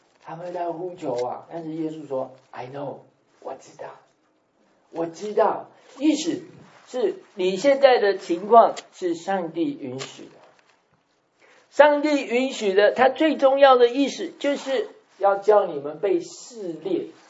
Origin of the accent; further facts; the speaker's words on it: Taiwan; 不是在我们台湾话叫唱衰哈